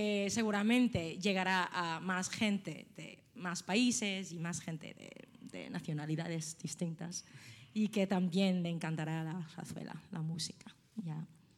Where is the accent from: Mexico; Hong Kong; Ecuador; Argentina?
Hong Kong; Spanish is a second language; now in Spain; Que yo soy de Hong Kong … yo soy de Hong Kong.